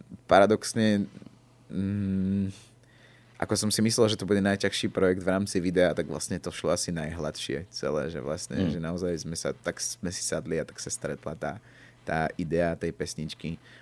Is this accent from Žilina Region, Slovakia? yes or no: no; Prešov Region, Slovakia; Ja som z Podtatier a som Slovák a nikdy som ako... nikdy to asi nebude už inak.